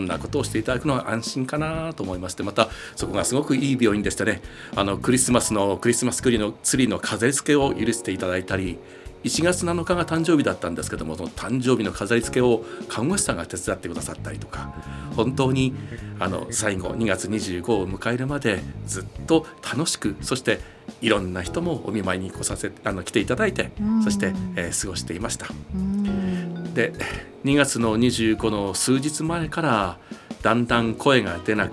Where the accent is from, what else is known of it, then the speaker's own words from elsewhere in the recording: Hokkaido, Japan; now in Akashi, Japan; 北海道出身なんですね。すいません、今は兵庫県明石に住んでおります